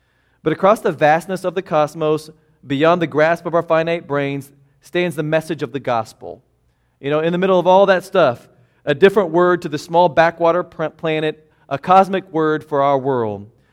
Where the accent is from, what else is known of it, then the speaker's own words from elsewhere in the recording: Newton, Kansas, United States; But in my hometown in Newton, Kansas, there wasn't as much prejudice and hatred toward African-American people